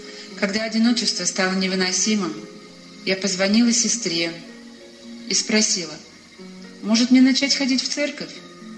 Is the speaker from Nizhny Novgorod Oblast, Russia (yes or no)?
no; Tomsk, Tomsk Oblast, Russia; born there; Я родилась в Томске в обычной советской семье.